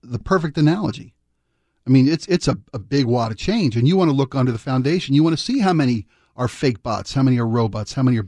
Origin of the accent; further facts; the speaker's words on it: Baltimore, Maryland, United States; born there; I was born in Baltimore, so I totally get that hate mentality of the East Coast